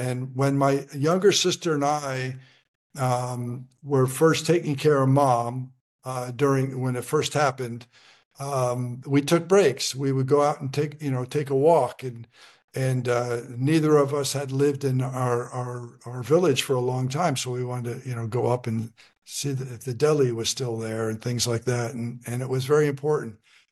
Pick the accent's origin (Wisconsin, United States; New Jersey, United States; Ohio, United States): New Jersey, United States; both of my parents were very independent, and they raised six really independent people, and we're from Jersey.